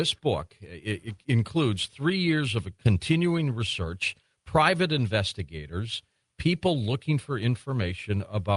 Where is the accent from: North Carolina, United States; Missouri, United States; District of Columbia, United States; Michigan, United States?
Michigan, United States; Detroit; born there; That says I was born in Mount Carmel Hospital in Detroit, Michigan. Those are the only ways I know I was born in Detroit.